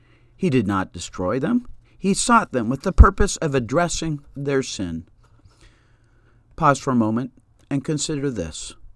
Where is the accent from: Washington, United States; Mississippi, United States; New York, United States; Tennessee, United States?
Washington, United States; Seattle; I grew up in Seattle, Washington, and there were a lot of slugs around in those days.